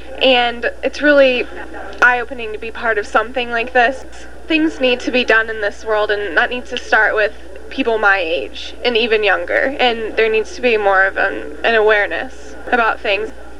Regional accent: Lakeland, Florida, United States; I'm from Lakeland, Florida. I'm a high school senior right now.

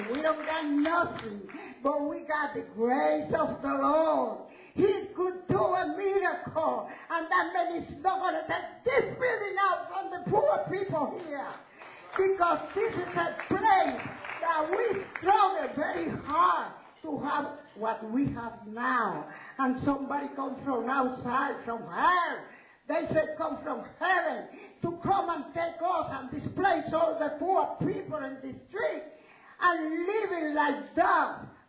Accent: Puerto Rico; English is a second language; moved away as an adult; When I came from Puerto Rico, I was 23 years old. And now I'm 78, but I call myself, I'm 70 years old.

